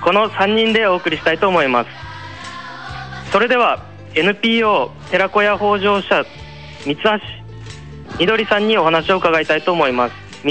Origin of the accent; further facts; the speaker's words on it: Fukushima, Japan; accent: Fukushima; はい、今日は私福島なまりの